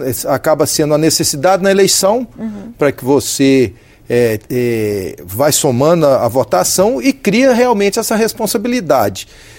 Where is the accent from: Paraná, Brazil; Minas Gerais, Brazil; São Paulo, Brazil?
Minas Gerais, Brazil; Campos Altos; Eu sou da região lá, sou de Campos Altos, então a região de café